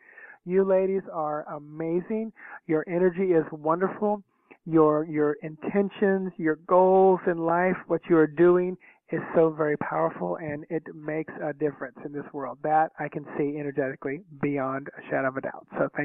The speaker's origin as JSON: {"language": "English", "town": "Orlando", "region": "Florida", "country": "United States", "tie": "born or raised there", "said": "Yeah. Well, and that's where I do live. I live in Orlando, so this is my hometown."}